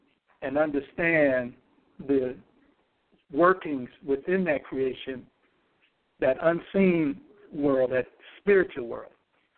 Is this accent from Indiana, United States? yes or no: yes; Gary, Indiana, United States; since I'm from Gary, Indiana, my hometown